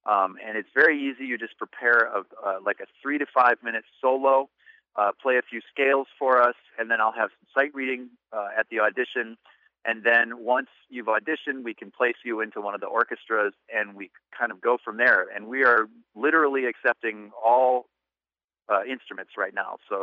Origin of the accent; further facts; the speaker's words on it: Minneapolis, Minnesota, United States; And before that, I grew up in Minneapolis.